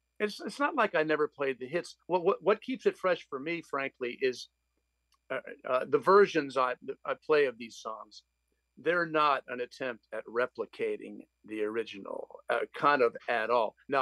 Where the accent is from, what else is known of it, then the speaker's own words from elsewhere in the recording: Upper South, United States; sort of like Southern fiction, since I come from the Upper South.